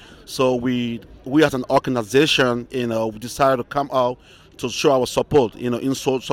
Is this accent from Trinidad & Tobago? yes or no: no; Liberia; I'm from Liberia.